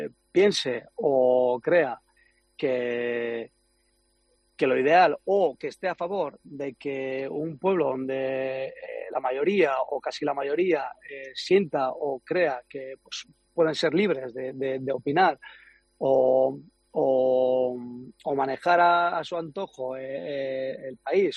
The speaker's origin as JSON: {"language": "Spanish", "region": "Basque Country", "country": "Spain", "said": "Pero seguramente la gente una porque saben que soy vasco."}